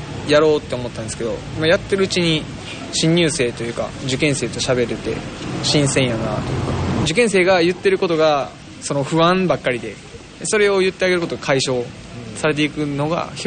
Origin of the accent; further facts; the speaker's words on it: Hyogo, Japan; 僕は兵庫なんです。